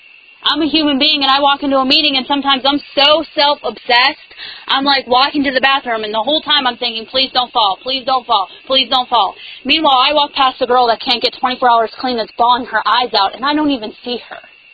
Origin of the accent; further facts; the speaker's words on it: Pittsburgh, Pennsylvania, United States; I'm an addict. I'm from Pittsburgh, Pennsylvania. And you probably don't even know where that is.